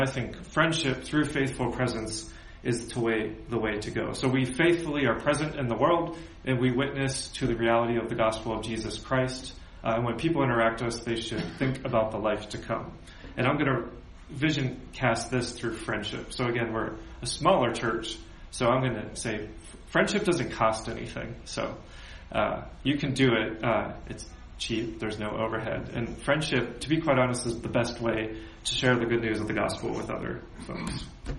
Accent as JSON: {"language": "English", "country": "United States", "said": "So as an American, I can go to Mexico"}